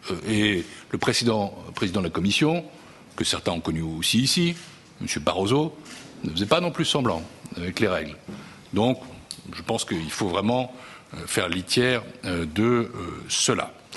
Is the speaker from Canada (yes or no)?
no; France; comme vous l'avez peut-être remarqué à la langue que j'utilise, je suis français.